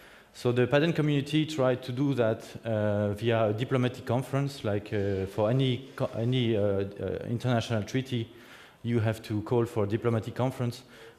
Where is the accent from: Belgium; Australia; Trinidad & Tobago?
Belgium; Brussels, Brussels-Capital Region; I'm from Brussels in Belgium.